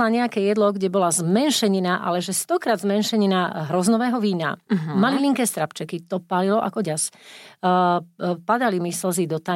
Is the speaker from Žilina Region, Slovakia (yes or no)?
yes; Žilina, Žilina Region, Slovakia; ja som vyrastala sama v Žiline, v tom našom dome